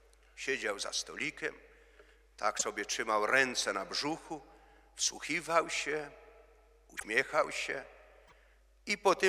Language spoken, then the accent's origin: Polish; Strachocina, Subcarpathian Voivodeship, Poland; Ja mu przedstawiam się, że jestem ze Strachociny